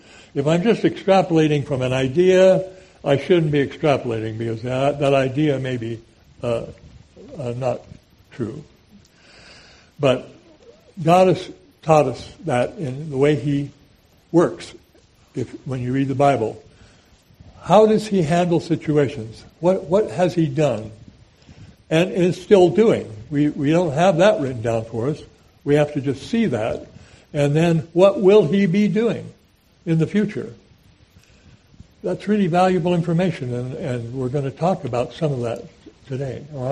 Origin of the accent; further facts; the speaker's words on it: United States; As an American, I often made the mistake of thinking that what was happening here is happening all over the world.